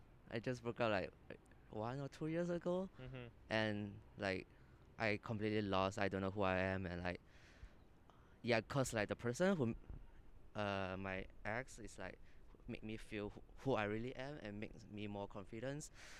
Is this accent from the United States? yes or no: no; Malaysia; English is a second language; moved away; I'm from Malaysia.